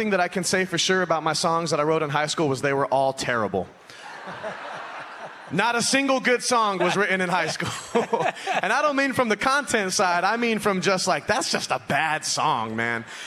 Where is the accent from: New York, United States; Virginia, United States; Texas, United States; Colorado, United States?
Colorado, United States; Denver; Yeah, so I grew up in Denver, Colorado. Unfortunately, I did not grow up in the beautiful mountains. I grew up in the inner city of Denver, Colorado.